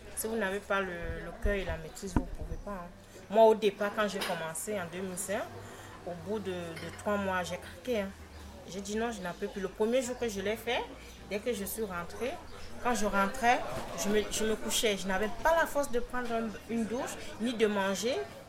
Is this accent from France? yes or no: no; Cameroon; Non, on est originaire du Cameroun.